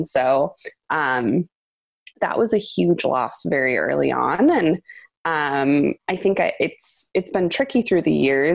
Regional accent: San Diego, California, United States; growing up in San Diego, I lost my mom when I was 6 years old

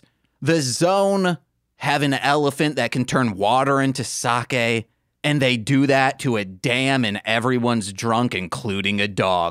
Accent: Muskegon, Michigan, United States; now in Chicago, United States; Yeah, we're currently in Chicago. We've been here for 6 years. We grew up in Muskegon, Michigan.

